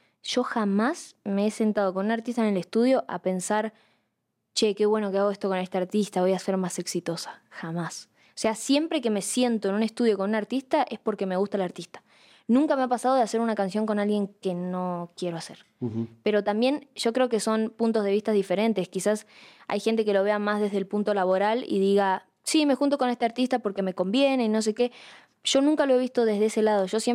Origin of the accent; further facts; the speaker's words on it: Rosario, Santa Fe, Argentina; yo soy de Rosario